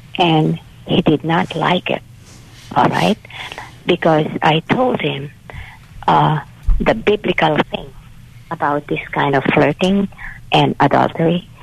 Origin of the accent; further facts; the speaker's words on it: Philippines; now in United States; I come from the Philippines. I'm 76 years old, but naturalized citizen.